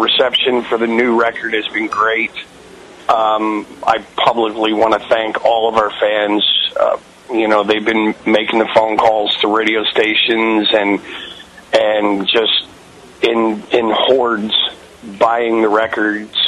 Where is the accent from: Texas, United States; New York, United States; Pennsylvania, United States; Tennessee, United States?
Pennsylvania, United States; Philadelphia; You know, Doug and I go back, we're both from Philadelphia.